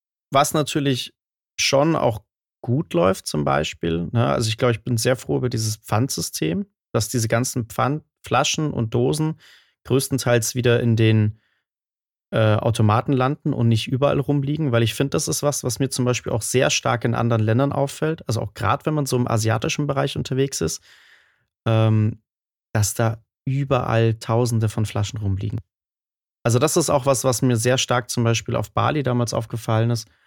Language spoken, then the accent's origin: German; Munich, Bavaria, Germany; ich komme jetzt aus München, das ist eine sehr saubere Stadt.